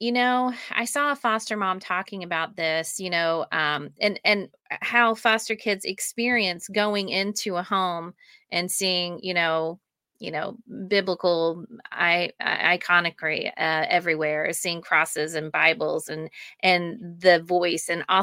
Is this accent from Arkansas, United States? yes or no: yes; Arkansas, United States; the people I grew up with in Arkansas, we all experienced the same religious trauma.